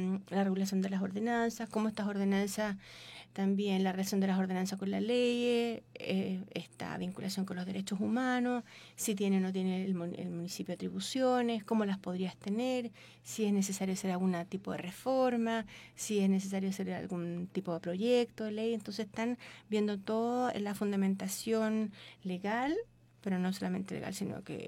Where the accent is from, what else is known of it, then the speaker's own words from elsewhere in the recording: Chile; es sabido que nosotros somos bastante clasistas como chilenos.